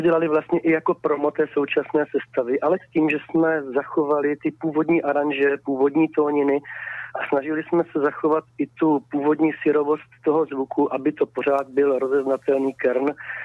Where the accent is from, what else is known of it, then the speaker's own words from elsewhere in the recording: Brno, South Moravian Region, Czechia; jako Brňák jsem